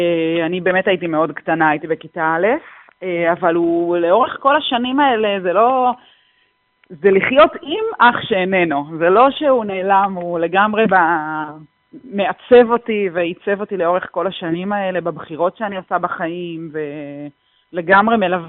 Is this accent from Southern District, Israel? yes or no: yes; Nir Yitzhak, Southern District, Israel; אנחנו מקיבוץ במועצה אזורית אשכול, מקיבוץ ניר יצחק